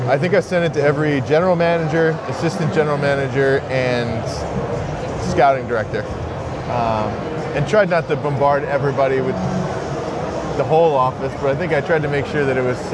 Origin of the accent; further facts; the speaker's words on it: New Jersey, United States; I grew up in Northwest New Jersey in a really rural town